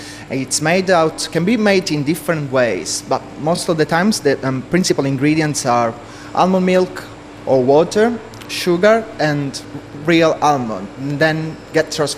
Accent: Palermo, Sicily, Italy; I'm 27, I come from Palermo, Sicily

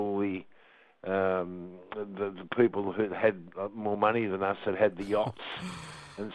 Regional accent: Darlinghurst, New South Wales, Australia; born there; I was born in Darlinghurst, mate

